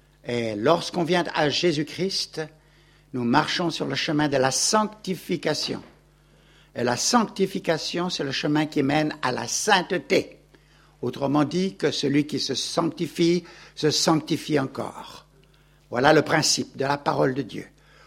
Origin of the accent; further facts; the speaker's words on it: Gabon; born there; je suis né moi-même au Gabon, en pleine brousse, dans l'hôpital de Dr. Albert Schweitzer